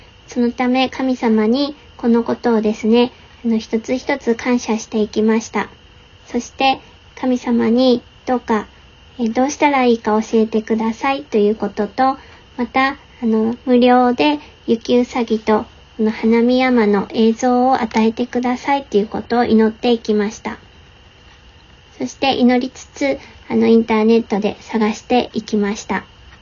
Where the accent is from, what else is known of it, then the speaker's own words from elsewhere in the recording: Fukushima, Japan; この曲は、私たちの生まれ育った福島県福島市のことを、歌詞に織り交ぜてあるゴスペルです。